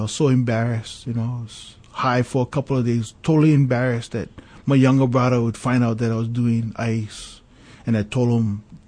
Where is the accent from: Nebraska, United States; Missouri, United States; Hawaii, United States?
Hawaii, United States; Papakolea; Well, I grew up in Papakolea, homestead up there by Punchbowl Cemetery. Lived there all my life until I graduated and went to college in 1988. Yeah. And so, Hawaiian from the hills, homestead.